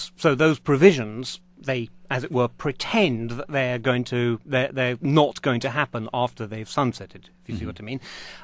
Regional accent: United Kingdom; I'm British.

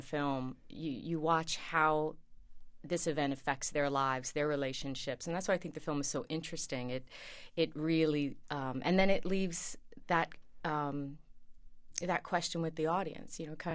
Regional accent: Queens, New York, United States; Well, I think I grew up in Queens, and I think there's a similar attitude, not certainly a sound, but there's a similar attitude.

